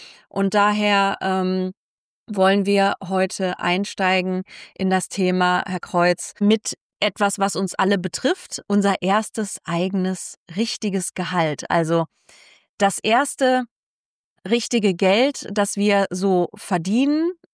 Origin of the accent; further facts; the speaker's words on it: Solingen, North Rhine-Westphalia, Germany; Den konnte man nämlich in Solingen, meiner Heimatstadt, sehr gut machen